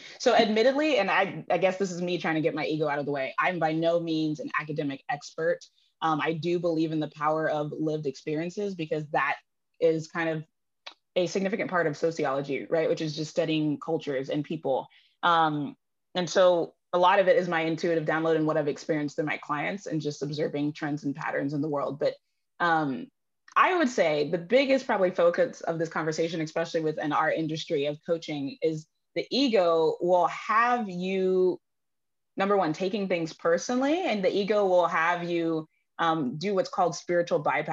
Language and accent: English; Dallas, Texas, United States; now in Austin, United States; I'm here in Austin, Texas. I've been here for almost 10 years, but originally from Dallas. So I'm a Texan